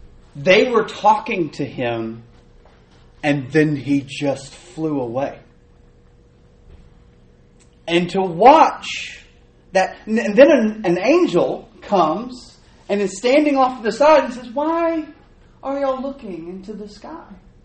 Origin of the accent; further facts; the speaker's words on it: DeQueen, Arkansas, United States; And I grew up in Southwest Arkansas. I was born in DeQueen. I graduated from DeQueen.